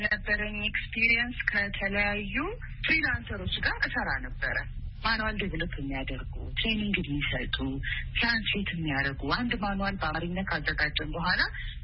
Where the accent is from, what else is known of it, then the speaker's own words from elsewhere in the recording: Addis Ababa, Ethiopia; እኔ እንግዲህ ተወልጄ ያደኩት አዲስ አበባ ነው።